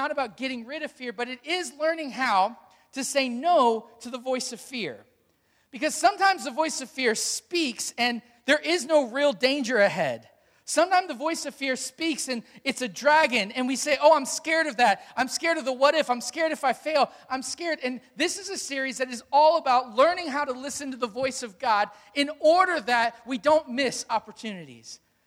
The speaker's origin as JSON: {"language": "English", "town": "Hampton", "region": "Virginia", "country": "United States", "said": "we're not from Norfolk, we're from Hampton."}